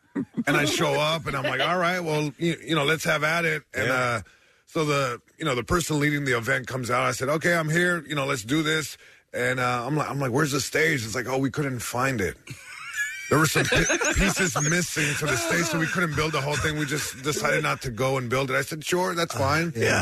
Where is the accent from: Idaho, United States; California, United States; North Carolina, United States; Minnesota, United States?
California, United States; Long Beach; Like, it was just like, my parents are from Mexico. I'm born and raised in Long Beach.